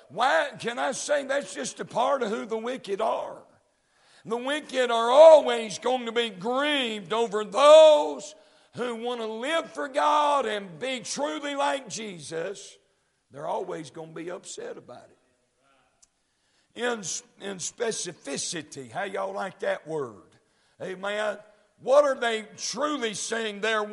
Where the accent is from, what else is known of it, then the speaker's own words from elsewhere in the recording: United States; I'm a Christian and I'm an American.